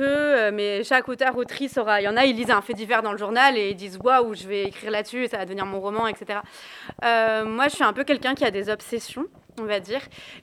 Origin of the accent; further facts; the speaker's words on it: Nouvelle-Aquitaine, France; même si je vais retourner chez moi en Corrèze avec mes voisins